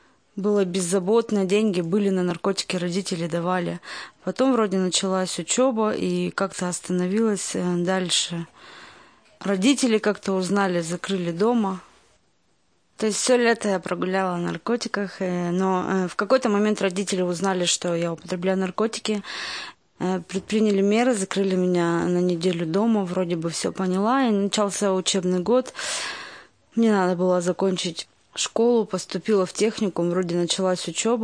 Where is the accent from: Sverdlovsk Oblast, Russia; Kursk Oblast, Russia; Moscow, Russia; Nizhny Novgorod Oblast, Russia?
Sverdlovsk Oblast, Russia; Nizhny Tagil; мне 30 лет. Родилась и выросла в Нижнем Тагиле.